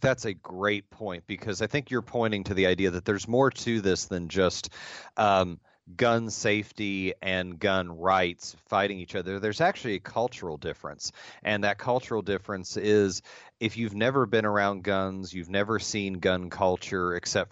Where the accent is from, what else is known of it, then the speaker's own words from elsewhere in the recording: Appalachia, United States; grew up all around it, where I grew up in Appalachia, and that's pretty typical to have those kinds of things.